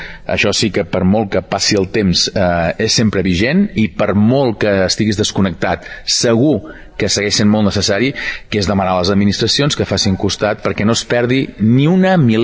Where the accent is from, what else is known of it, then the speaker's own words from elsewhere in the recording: Girona, Catalonia, Spain; com som els catalans, com som els de Girona